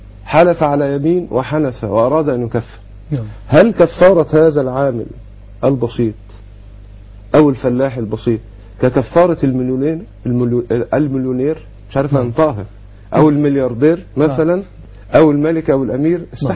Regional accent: Egypt

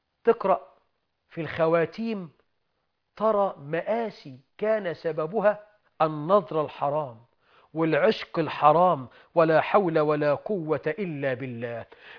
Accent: Egypt; بلدنا مصر

